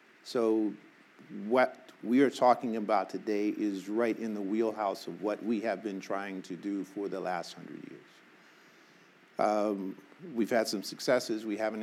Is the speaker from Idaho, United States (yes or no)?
no; Arkansas, United States; born there; I was born in Arkansas